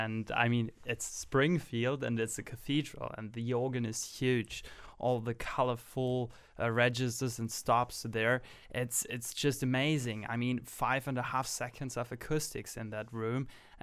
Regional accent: Austria; I'm from Austria, and I'm the guest organist at the cathedral

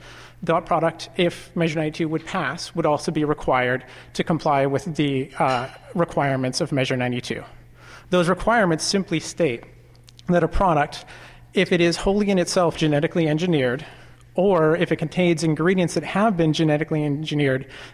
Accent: Portland, Oregon, United States; I'm from up in Portland, but I'm definitely a proud Oregonian for quite a few years now. I am transplanted from the Northwest, so I grew up son of a cheesemaker in the Northwest, so I'm Northwest proud for sure.

